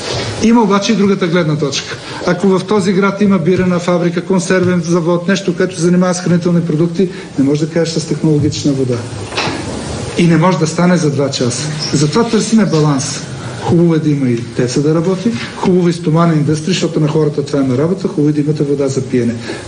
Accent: Lobosh, Pernik Province, Bulgaria; аз съм от Лобош, дедо ми там живееше, пред мен се стри язовир

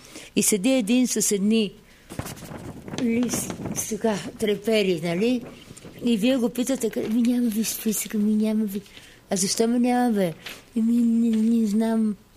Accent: Sofia, Sofia City, Bulgaria; Ние съм софиянци.

